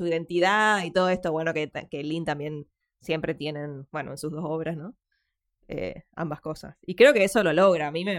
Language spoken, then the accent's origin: Spanish; Argentina; acá somos de Argentina, que no sé, vinimos en barco